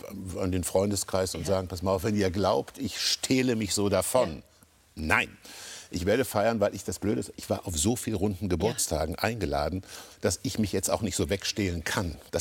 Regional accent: Kassel, Hesse, Germany; ich komme aus Kassel.

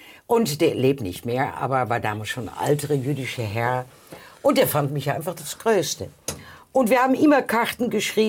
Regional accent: Tilburg, North Brabant, Netherlands; born there; German is a second language; Nein, ich bin eine echte Niederländerin.

